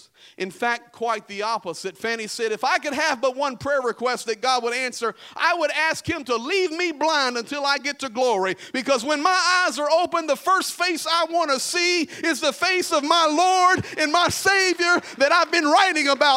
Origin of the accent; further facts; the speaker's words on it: Buckingham, Virginia, United States; born there; also born or lived in California / Arizona; now in Pittsburgh, United States; Now, I was born in Buckingham, Virginia. I've lived all over. I've planted some churches in California and Arizona. I now live just north of Pittsburgh, Pennsylvania